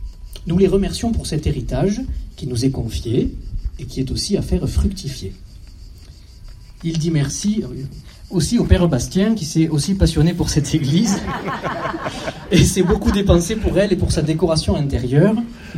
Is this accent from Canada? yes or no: no; Provence-Alpes-Côte d'Azur, France; Moi, je suis provençal.